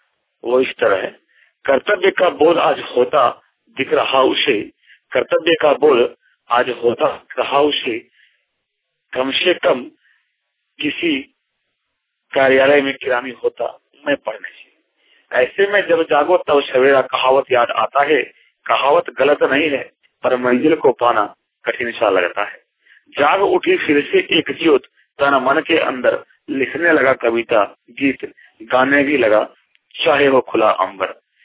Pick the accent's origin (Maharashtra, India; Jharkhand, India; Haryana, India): Jharkhand, India; Deoghar; ग्राम डंडा कोली पोस्ट कर रहा हूँ, जिला देवघर का रहने वाला हूँ।